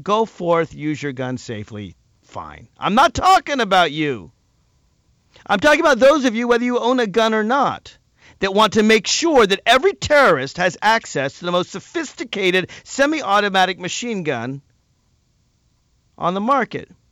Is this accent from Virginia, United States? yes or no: yes; Virginia, United States; That was one of the laws we tried to pass in my home state of Virginia